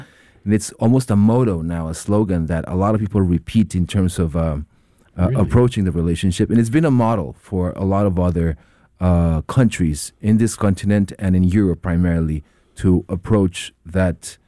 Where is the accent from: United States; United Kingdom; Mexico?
Mexico; Mexico City; I am originally from Mexico City